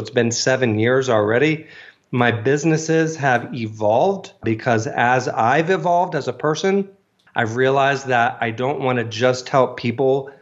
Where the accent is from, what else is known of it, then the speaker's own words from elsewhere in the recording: Virginia, United States; now in Denver, United States; I grew up in Virginia and got my degree in biomedical engineering